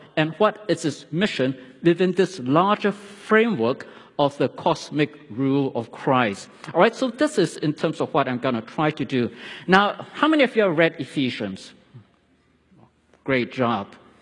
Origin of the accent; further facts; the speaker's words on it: Singapore; now in United States; I grew up in Singapore